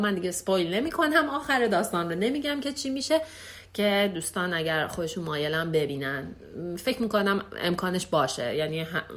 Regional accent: Iran; now in Sweden; ما که خارج از ایران هستیم شاید، یعنی حداقل کسانی که اینجا در سوئد هستن

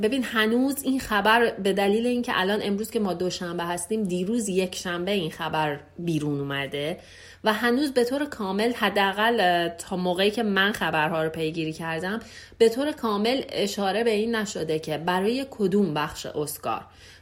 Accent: Iran; now in Sweden; ما که خارج از ایران هستیم شاید، یعنی حداقل کسانی که اینجا در سوئد هستن

